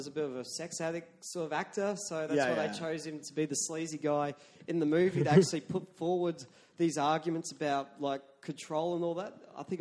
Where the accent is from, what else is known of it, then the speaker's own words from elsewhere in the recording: King Island, Tasmania, Australia; When you go back to my hometown of King Island, you can eat a crayfish.